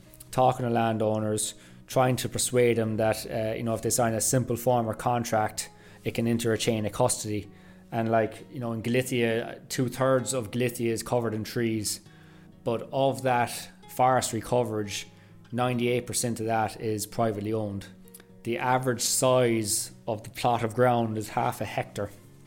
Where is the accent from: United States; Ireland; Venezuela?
Ireland; me being an Irish distiller, it's only kind of we're only custodians for a short period of time